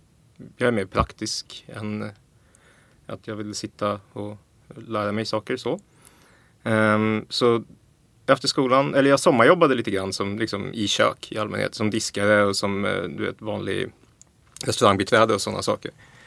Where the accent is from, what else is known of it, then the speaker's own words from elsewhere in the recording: Stockholm, Stockholm County, Sweden; det var på landet, jag är ju från Stockholm liksom